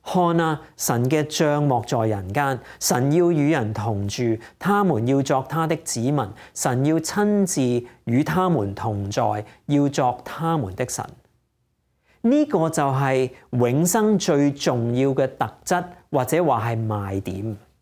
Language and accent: Cantonese; China; 系咪即系我哋中国人所讲打入十八层地狱啊？